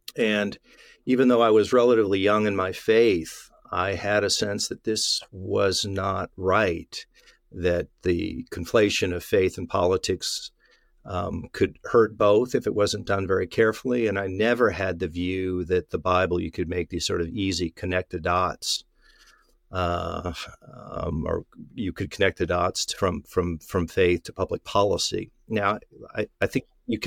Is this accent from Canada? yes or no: no; Washington, United States; the first thing that was ever published in my name was in my hometown newspaper, the Tri-City Herald.